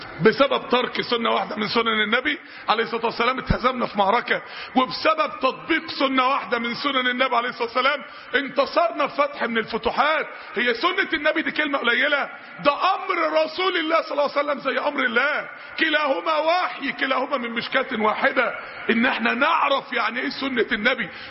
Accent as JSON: {"language": "Arabic", "town": "Mansoura", "region": "Dakahlia", "country": "Egypt", "said": "عندنا في المنصورة فصلوا في كلية الطب ما بين الشباب والبنات"}